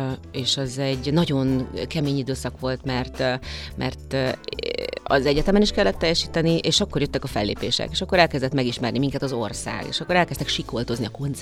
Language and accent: Hungarian; Hungary; born there; kapcsolatok, tőke nélkül Magyarországra születtem meg egyebek.